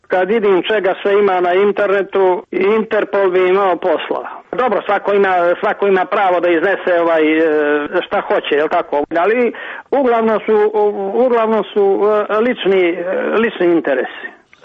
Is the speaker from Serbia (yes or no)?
no; Cetinje, Montenegro; born there; Mi Crnogorci imamo čime da se ponosimo. Evo, lično ja koji sam rođen na Cetinju